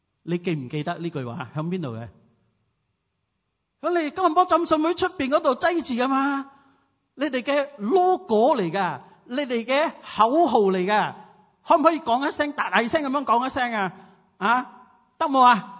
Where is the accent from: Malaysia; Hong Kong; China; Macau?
Malaysia; Ipoh, Perak; 因为我怡保人都唔去建立教会